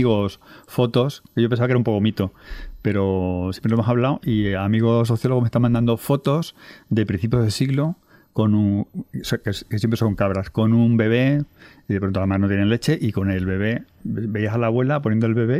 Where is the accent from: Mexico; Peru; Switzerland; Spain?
Spain; Extremadura; y también lo he escuchado en mi tierra, en Extremadura